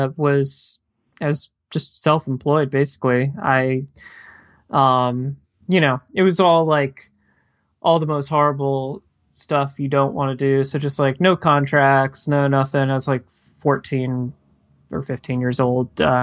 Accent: Clearwater, Florida, United States; now in Orlando, United States; I still am in Orlando. So I've been in Orlando about 10 years. But I grew up in Clearwater, Florida. So yeah, so didn't go far.

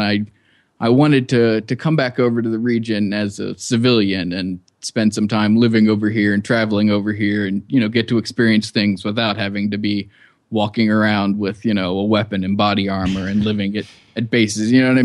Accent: Cincinnati, Ohio, United States; Yeah, I grew up in Cincinnati, Ohio, and lived there till I was 18.

